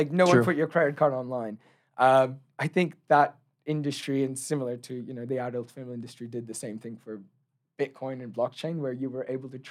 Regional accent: Queensland, Australia; I grew up in Australia, in Queensland.

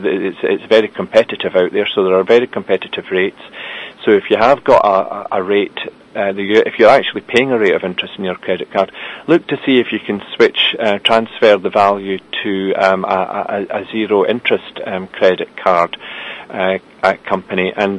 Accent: United Kingdom; we are British

